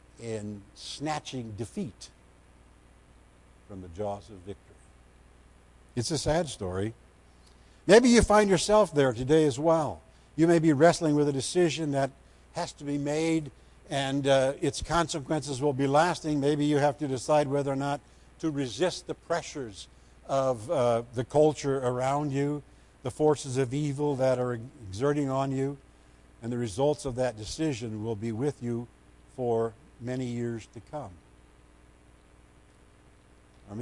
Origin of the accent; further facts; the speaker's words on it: Iowa, United States; I grew up in Northwest Iowa, and Iowa has no pro sports teams